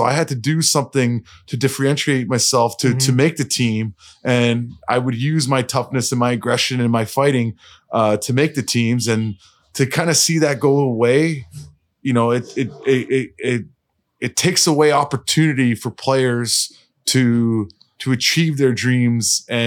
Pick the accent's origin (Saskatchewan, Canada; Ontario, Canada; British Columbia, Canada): British Columbia, Canada; Vancouver; now in Boston, United States; Born and raised in Vancouver.